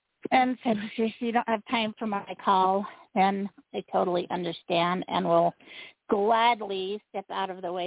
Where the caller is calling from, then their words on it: Utah, United States; Calling from Utah.